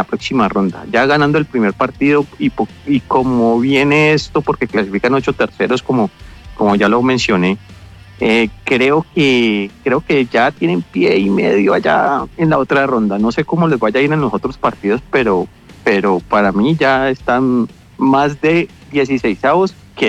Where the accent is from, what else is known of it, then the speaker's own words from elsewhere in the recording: Cali, Valle del Cauca, Colombia; sí, no, yo soy de Cali